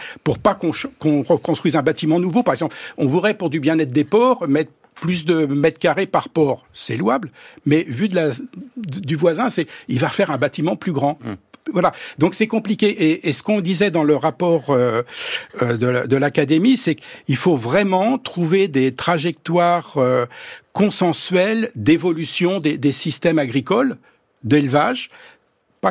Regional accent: Brittany, France; Moi, je viens de la région de Bretagne

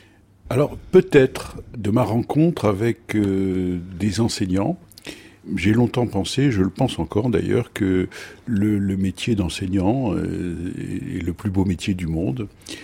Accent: Morocco; moved away; quand nous sommes arrivés du Maroc, en même temps que tous les pieds noirs, nous avons débarqué à Chevilly-la-Rue

